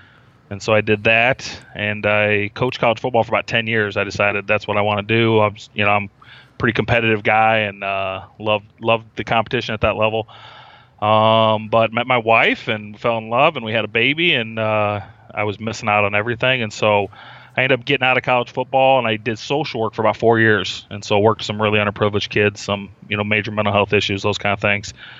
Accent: Iowa, United States; So I'm from Iowa, so everybody grows up in Iowa is a big Hawkeye fan.

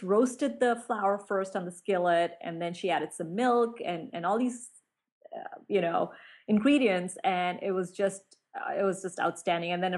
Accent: India; that's not the almond flavor I grew up with in India.

